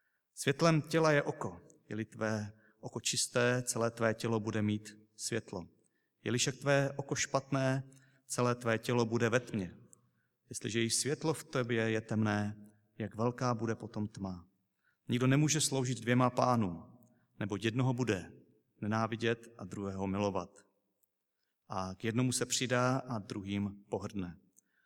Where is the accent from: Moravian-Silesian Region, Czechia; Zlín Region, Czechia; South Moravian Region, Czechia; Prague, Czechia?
Zlín Region, Czechia; Vsetín; Pocházím ještě ze Vsetína, z Majáku, ze zboru.